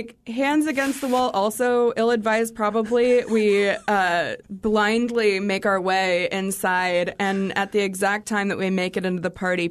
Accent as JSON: {"language": "English", "region": "Oregon", "country": "United States", "tie": "born or raised there", "said": "And so I grew up in Central Oregon."}